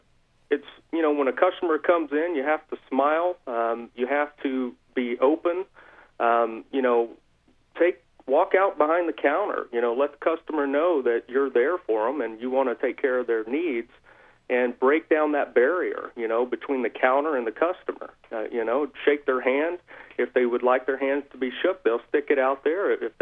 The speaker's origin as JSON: {"language": "English", "town": "Savannah", "region": "Georgia", "country": "United States", "tie": "born or raised there", "said": "Savannah, Georgia."}